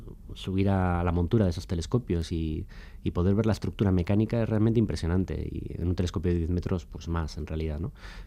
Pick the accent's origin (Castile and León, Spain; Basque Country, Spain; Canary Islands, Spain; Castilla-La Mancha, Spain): Basque Country, Spain; Bilbao; somos de Bilbao